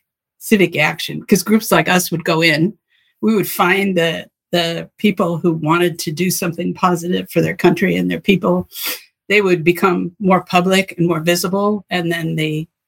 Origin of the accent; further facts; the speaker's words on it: United States; I mean, I'm an American